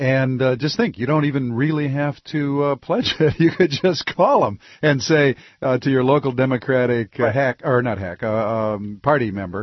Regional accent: Midwest, United States; I'm a Midwesterner, Bill.

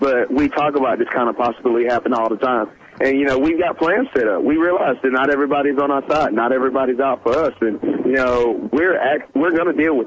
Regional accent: Broxton, Georgia, United States; accent: Georgia; now in Boston, United States; I'm from Broxton, Georgia, in Coffee County.

